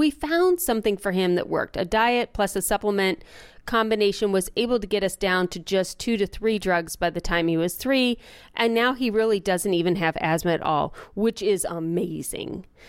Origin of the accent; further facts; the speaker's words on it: Akron, Ohio, United States; Well, we lived in Cincinnati, Ohio, and I grew up in Akron, Ohio, so we would commonly drive back and forth, which was a 4-hour drive.